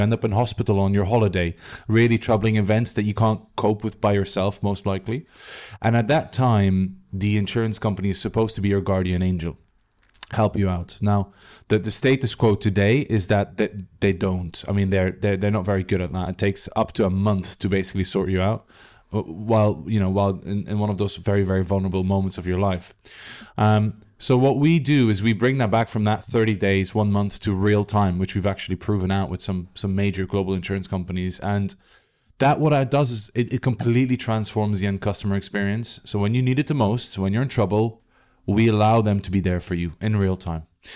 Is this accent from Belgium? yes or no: yes; Belgium; The real real reason is I'm from Belgium, and we found it very hard to find a name.